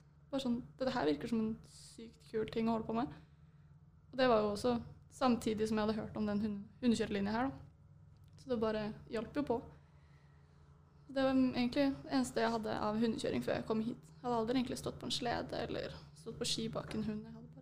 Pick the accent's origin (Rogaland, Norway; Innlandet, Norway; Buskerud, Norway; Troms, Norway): Buskerud, Norway; Drammen; now in Alta, Norway; Jeg er fra Drammen.